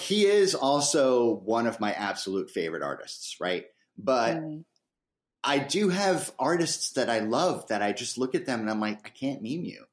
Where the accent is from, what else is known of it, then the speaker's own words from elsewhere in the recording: New York, United States; So where I come from is New York and the good old US of A, the greatest disaster on earth right now.